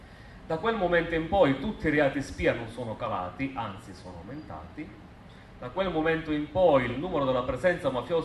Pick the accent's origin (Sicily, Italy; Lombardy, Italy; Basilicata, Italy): Sicily, Italy; accent: Sicilian; Io sono siciliano, l'accento capirete che non è che vado molto lontano, sicilianissimo.